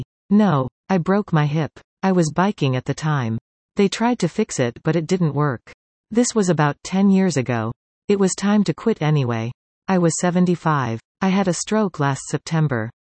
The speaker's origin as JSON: {"language": "English", "town": "Collingwood", "region": "Ontario", "country": "Canada", "tie": "born or raised there", "said": "I've lived in the Collingwood area all my life. I was born in Collingwood, on the kitchen table. I went to elementary school at King George School. I went to high school at CCI, Collingwood Collegiate Institute."}